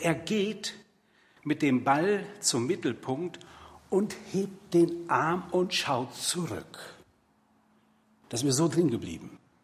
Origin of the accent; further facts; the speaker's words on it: Hamburg, Germany; Könnt ihr euch vorstellen, wie ich mich gefreut habe als Hamburger Jung?